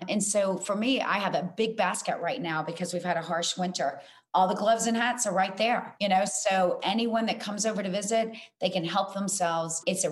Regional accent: Georgia, United States; I grew up in South Georgia.

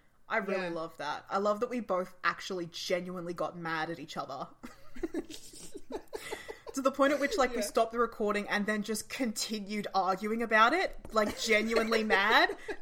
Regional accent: Australia; it's hard being an Australian podcast. Everyone else is overseas or not talking about Harry Potter.

